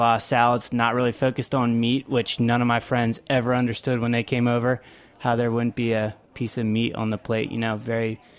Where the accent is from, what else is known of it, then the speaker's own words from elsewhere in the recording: Pennsylvania, United States; I'm from South Central Pennsylvania, York County, just kind of a pretty small rural town that, you know, no one would know of, so.